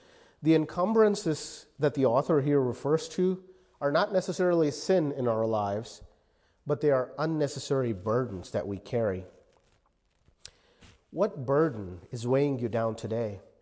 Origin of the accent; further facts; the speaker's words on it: India; Obviously, I did not know growing up in India that those were oppressive.